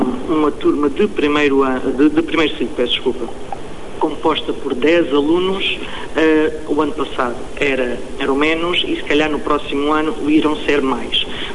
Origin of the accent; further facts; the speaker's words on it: Baleizão, Beja, Portugal; sou filho de aldeia e também sei o que é viver numa aldeia. Não sou daqui, sou do Conselho de Beja. A minha terra natal é Baleizão, que em linha reta é relativamente perto daqui. E é completamente um meio rural de aldeia diferente do citadino.